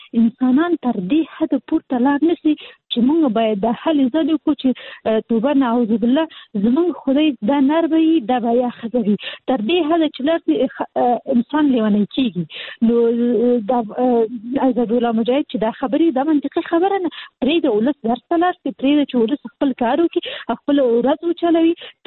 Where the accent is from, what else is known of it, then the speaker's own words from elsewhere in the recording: Kabul, Afghanistan; هغه مېرمنې چې زه خاصلي د کابل یم